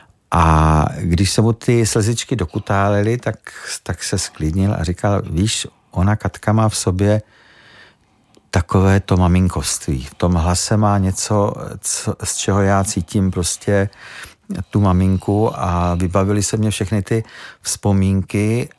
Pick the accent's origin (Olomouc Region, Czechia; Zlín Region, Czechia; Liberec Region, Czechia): Zlín Region, Czechia; Rožnov pod Radhoštěm; pocházím z Rožnova pod Ratoštěm a z rodiny, která má k tomu folkloru a k té lidové písničce hodně blízko